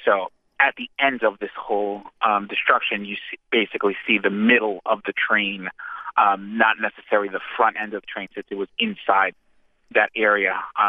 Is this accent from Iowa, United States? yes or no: no; West New York, New Jersey, United States; I kind of made sure I got on the nearest light rail back to my hometown in West New York.